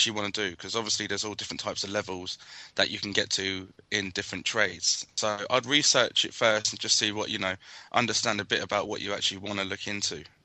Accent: Luton, East of England, United Kingdom; I'm from Luton, and I'm on week two of my plumbing course.

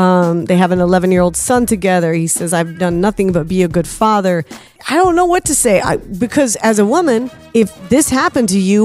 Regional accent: the South, United States; I'm from the South. We call it old-timers.

